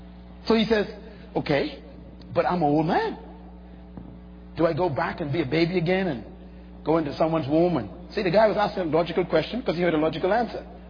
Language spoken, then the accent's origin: English; Bahamas; born there; I was born in the Bahamas, so I didn't have to become a citizen.